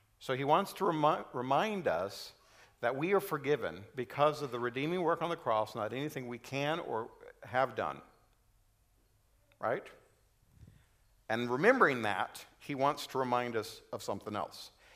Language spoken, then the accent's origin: English; United States; As an American, there is a current wave in America to separate some people from other people.